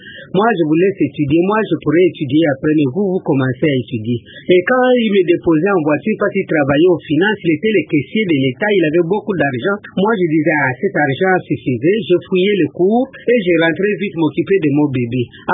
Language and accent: French; Bandundu, Kwilu, DR Congo; je suis originaire de Bandundu. … Je fais les humanités biochimie dans la ville de Bandundu.